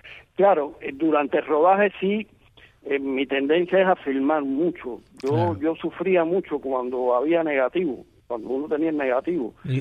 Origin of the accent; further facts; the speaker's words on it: Guanabacoa, Havana, Cuba; born there; Yo soy un hombre de ciudad, nací en Guanabacoa, un pequeño pueblo de mucha tradición cerca de La Habana, pero me gusta mucho la ciudad, vivir en la ciudad. Y no soy un hombre de campo